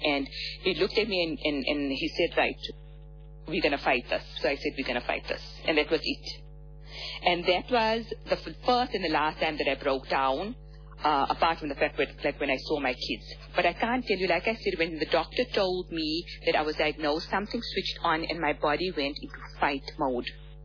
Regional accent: India; And being an Indian, I was craving samosas on that Sunday morning at 7 o'clock.

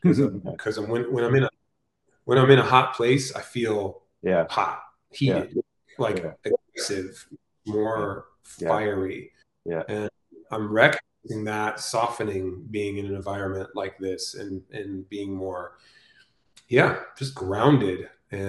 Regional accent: Arizona, United States; And we went back to Arizona, which was my home state.

